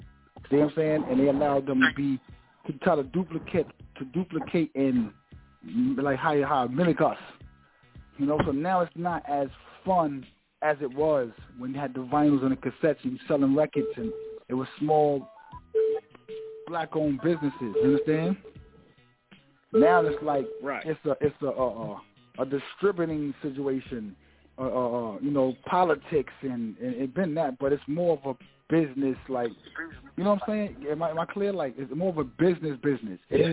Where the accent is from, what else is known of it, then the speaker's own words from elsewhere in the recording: Bronx, New York, United States; I grew up around West Farm Road and Freeman Street and Bronx River, so them areas is where the jams is going on